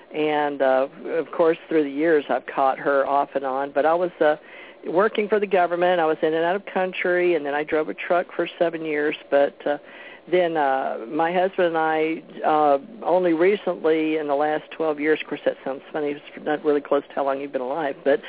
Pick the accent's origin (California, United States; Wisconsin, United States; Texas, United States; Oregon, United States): Texas, United States; Houston; accent: Southern; also born or lived in Monroe, Louisiana; I was born in Monroe, Louisiana, raised in Houston, Texas. But I came here, and I've learned a lot, but I also picked up my Southern accent, which I didn't have while I was in the military.